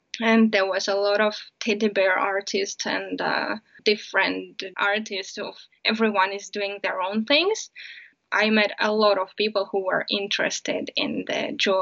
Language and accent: English; Saint Petersburg, Russia; born there; English is a second language; now in Chudovo, Russia; I was born in St. Petersburg, and I come there quite often. But now I live in a small town called Chudova.